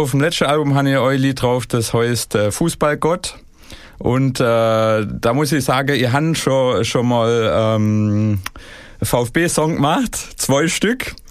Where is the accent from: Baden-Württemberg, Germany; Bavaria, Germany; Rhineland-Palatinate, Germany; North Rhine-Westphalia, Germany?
Baden-Württemberg, Germany; Schorndorf; Ich bin halt der Schwab. Und sonst mein Bezug zum VfB ist, also ich bin in Schorndorf geboren und aufgewachsen.